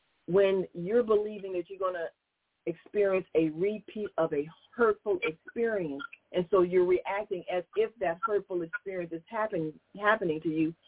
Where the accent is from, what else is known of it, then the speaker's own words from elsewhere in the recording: United States; born there; and I explained that I was born in America